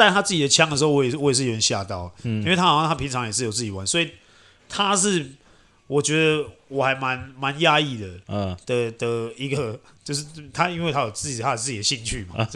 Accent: Taiwan

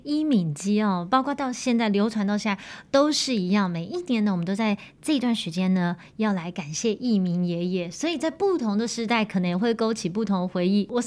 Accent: Miaoli County, Taiwan; 就是我的故乡在苗栗啊

